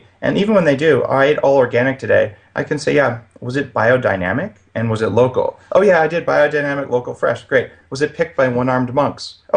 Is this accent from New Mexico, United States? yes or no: yes; New Mexico, United States; You know, I grew up in New Mexico, and we didn't eat that stuff.